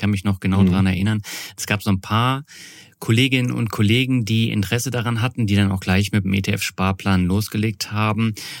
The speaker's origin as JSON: {"language": "German", "town": "Lübeck", "region": "Schleswig-Holstein", "country": "Germany", "tie": "born or raised there", "said": "Heute bleibt meine Leitung in meiner Heimatstadt Lübeck und geht nur ein paar Blocks weiter"}